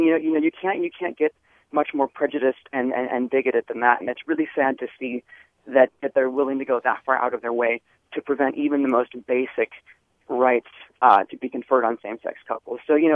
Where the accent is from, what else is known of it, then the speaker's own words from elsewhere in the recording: Wisconsin, United States; now in Washington, United States; I'm born and raised in Wisconsin, and I can't get enough of Wisconsin Public Radio, so we listen to you faithfully from D.C.